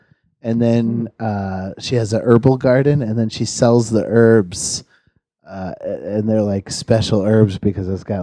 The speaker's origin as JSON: {"language": "English", "region": "Georgia", "country": "United States", "tie": "born or raised there", "also_born_or_lived": "Maine", "said": "When I moved from Maine to Georgia as a kid"}